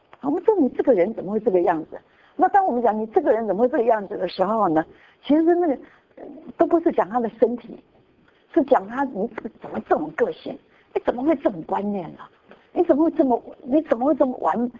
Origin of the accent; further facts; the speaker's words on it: Taiwan; 我们台湾人说一个人过世说回去了